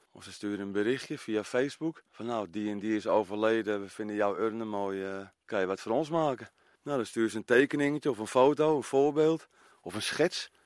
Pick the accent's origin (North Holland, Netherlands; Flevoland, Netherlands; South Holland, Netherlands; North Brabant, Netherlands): North Holland, Netherlands; Amsterdam; Amsterdam.